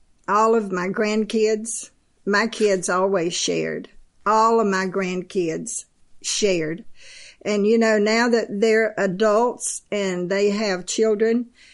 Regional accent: Florida, United States; Well, my mama was from Georgia. And we grew up in Florida.

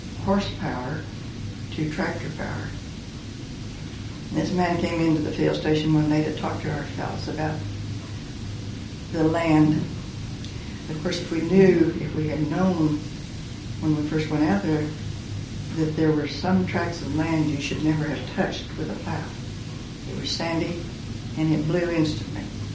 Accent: Oklahoma, United States; born there; I was born on May the 22nd, 1915, in Beaver County, Oklahoma.

